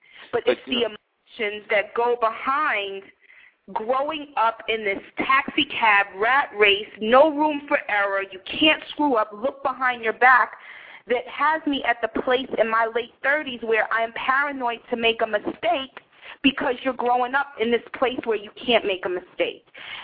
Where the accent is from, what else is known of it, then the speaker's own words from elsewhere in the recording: New York City, New York, United States; now in Atlanta, United States; And I think growing up in New York City is just such a different animal. And I think that's why we moved to Atlanta a couple of years ago